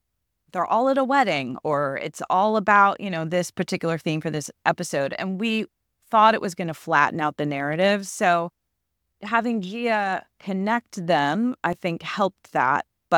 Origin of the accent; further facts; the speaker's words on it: Chicago, Illinois, United States; also born or lived in Colorado; I grew up in Chicago, spent most of my childhood there. I did move in high school and lived in Colorado for a couple of years, but born and raised in Chicago